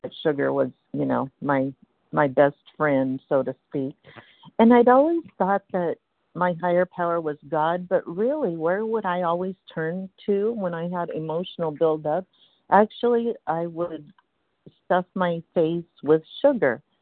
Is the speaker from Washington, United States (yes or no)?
yes; Washington, United States; I'm from Washington State, recovered compulsive overeater, sugar addict.